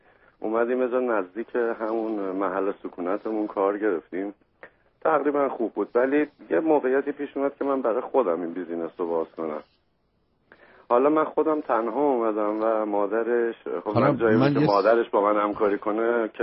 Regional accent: Iran; moved away; کلن دو سال و نیم از ایران اومدیم.

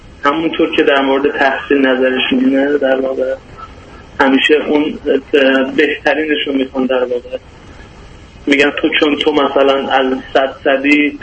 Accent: Khorasan, Iran; در ایران من در واقع در خراسان شهر خودم.

